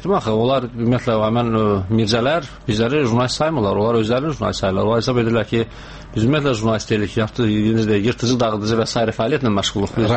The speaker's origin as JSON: {"language": "Azerbaijani", "region": "Lerik District", "country": "Azerbaijan", "tie": "born or raised there", "said": "Konkret bu yayda getmişdim doğma rayonuma Lerikə."}